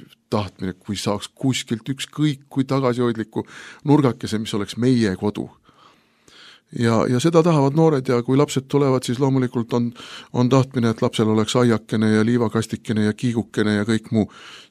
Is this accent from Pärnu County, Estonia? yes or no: yes; Pärnu, Pärnu County, Estonia; ma olen Pärnust pärit, siis suvel Pärnus minu vanemate kodu oli selline, kuidas öelda, perekonnalaager sõna otseses mõttes.